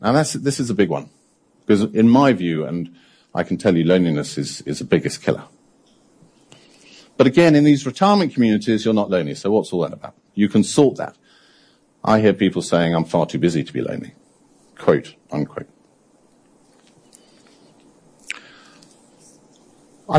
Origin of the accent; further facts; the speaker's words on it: United Kingdom; Is it something about the fact that we're British on an island?